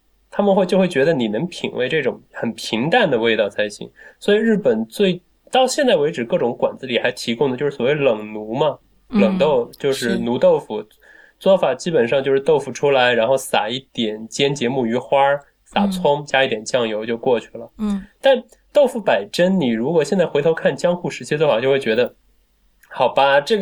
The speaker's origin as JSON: {"language": "Chinese", "town": "Wuxi", "region": "Jiangsu", "country": "China", "tie": "born or raised there", "said": "我们无锡至少在我们家乡那一带，"}